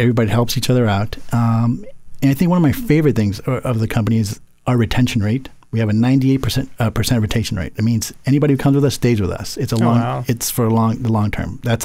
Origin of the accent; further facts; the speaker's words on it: Boston, Massachusetts, United States; also born or lived in Panama; So I was born in Panama. I moved to Boston when I was about 6 years old. Went to high school, college. My mom just wanted something different for us. So, we moved from Panama to Boston.